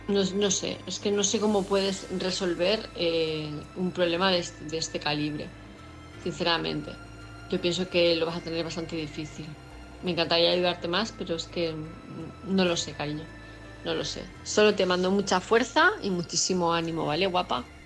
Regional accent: Palma, Balearic Islands, Spain; de Palma de Mallorca

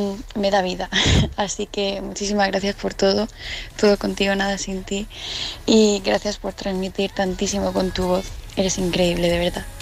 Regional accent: Murcia, Region of Murcia, Spain; de Murcia

